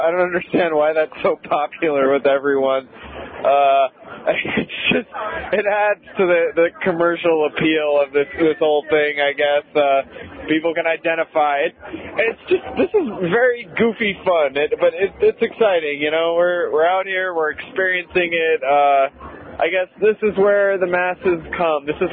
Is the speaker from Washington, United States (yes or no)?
yes; Seattle, Washington, United States; Yeah, so it'll be some time before anybody in my hometown is getting ready to celebrate.